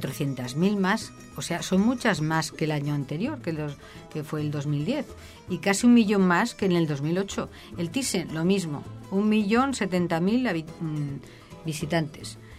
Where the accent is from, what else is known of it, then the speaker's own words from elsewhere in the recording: Valencian Community, Spain; como valencianos...